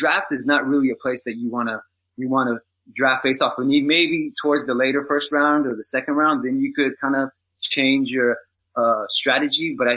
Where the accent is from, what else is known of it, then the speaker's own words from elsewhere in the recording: Los Angeles, California, United States; Growing up in Los Angeles, I can tell you it's always been a Kobe town.